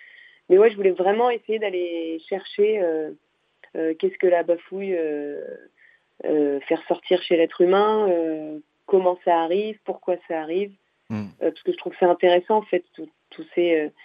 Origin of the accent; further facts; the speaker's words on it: Pays de la Loire, France; La Vendée, parce que je viens de Vendée, donc il faut parler un petit peu de la Vendée